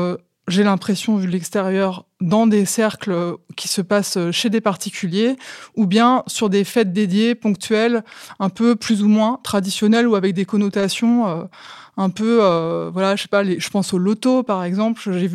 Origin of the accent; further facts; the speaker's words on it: Hauts-de-France, France; j'ai grandi en Picardie. Maintenant, je m'intègre. Enfin, j'essaie de me créer une vie sur la Creuse.